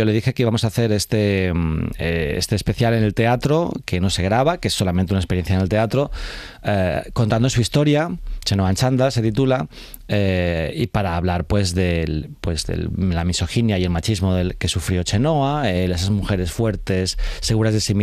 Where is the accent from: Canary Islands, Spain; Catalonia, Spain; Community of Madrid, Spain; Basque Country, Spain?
Community of Madrid, Spain; Alcorcón; yo, que crecí en Alcorcón, gente que hemos crecido en el barrio